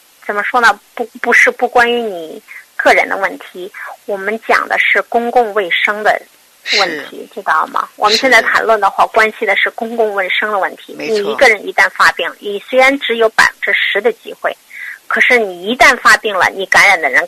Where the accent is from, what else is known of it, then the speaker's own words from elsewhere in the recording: China; 我们中国人好像都打了那个就是肺结核